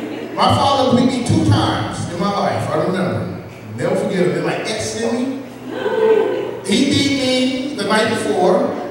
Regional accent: Atlanta, Georgia, United States; Well, I grew up down in Georgia, Atlanta.

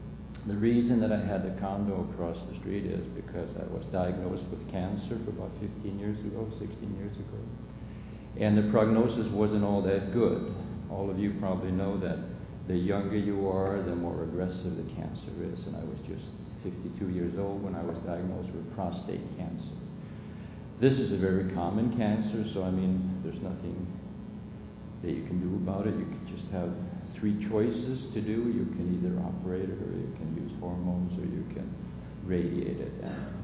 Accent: Sweden; I am from Sweden. I've been coming here for the past 15 years.

